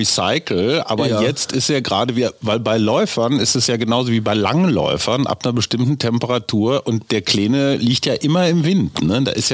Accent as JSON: {"language": "German", "region": "Berlin", "country": "Germany", "said": "wo kommen sie eigentlich her? Ja, aus Spandau. Nee, ich meine so richtig."}